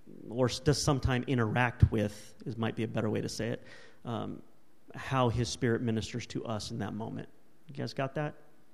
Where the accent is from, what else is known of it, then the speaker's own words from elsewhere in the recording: California, United States; Now, I'm from Southern California. I'm pretty familiar with sun.